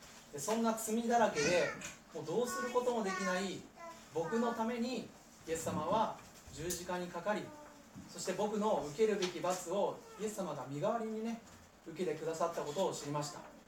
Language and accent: Japanese; Kitakyushu, Fukuoka, Japan; born there; 僕はですね、北九州で生まれて、そしてもう家族は4人家族で、僕が一番上のお兄ちゃんで、3つ下に弟がいます。で家族は全然宗教とか信じていませんでした